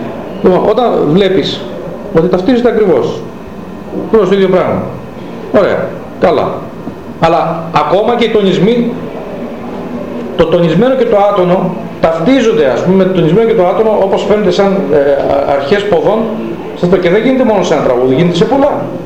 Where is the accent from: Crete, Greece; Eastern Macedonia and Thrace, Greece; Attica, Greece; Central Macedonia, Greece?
Attica, Greece; Athens; moved away as an adult; Όταν ήρθα εγώ από την Αθήνα το 86 εδώ, άκουσα πολλές μουσικές και θρακιώτικες.